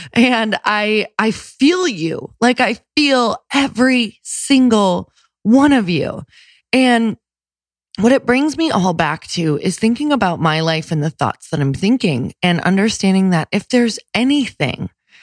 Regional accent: Midwest, United States; I'm from the Midwest

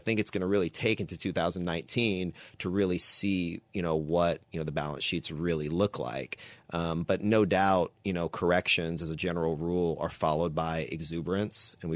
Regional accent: Texas, United States; I'm born and raised in Texas

